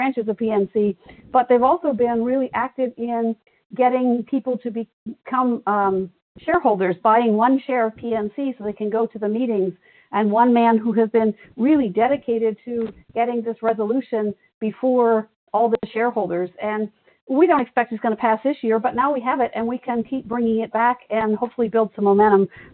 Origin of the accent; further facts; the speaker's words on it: Pittsburgh, Pennsylvania, United States; Okay, well … I'm from Pittsburgh